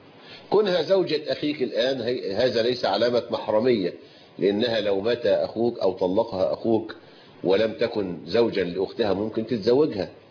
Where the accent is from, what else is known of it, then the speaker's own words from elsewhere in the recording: Egypt; كل هذه من البدع التي فشت عندنا في مصر